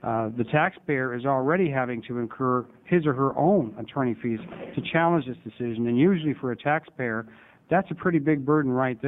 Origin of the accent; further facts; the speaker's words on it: Salem, Oregon, United States; from Salem.